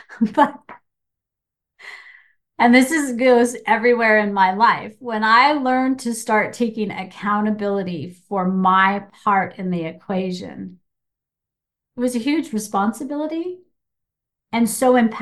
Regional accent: United States; I'm from America and they're from Japan.

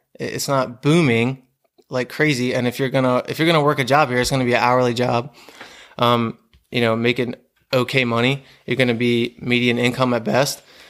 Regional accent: York, Pennsylvania, United States; I'm from South Central Pennsylvania, York, PA, and I was born and raised here. It's just a small little town.

